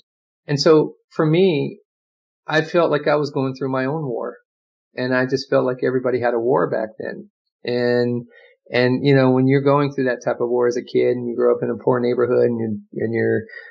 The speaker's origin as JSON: {"language": "English", "town": "San Leandro", "region": "California", "country": "United States", "said": "because I come from San Leandro, I talked about that."}